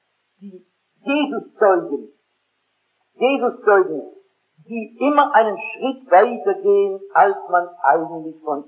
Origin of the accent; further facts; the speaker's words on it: Northern Germany, Germany; Bei uns in Norddeutschland gibt es keine Altierdichter, nicht wahr?